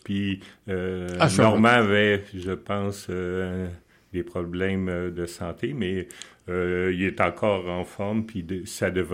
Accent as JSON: {"language": "French", "town": "Coaticook", "region": "Quebec", "country": "Canada", "said": "je suis de Quaticook, là, je reste à Quaticook, oui."}